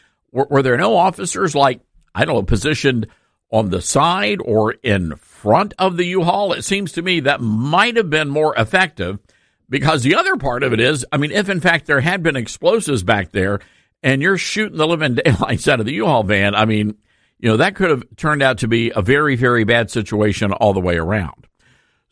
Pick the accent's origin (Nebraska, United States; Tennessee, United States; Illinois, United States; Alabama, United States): Tennessee, United States; Memphis; much like he has done for other places like Washington, D.C. and Memphis, Tennessee, my hometown.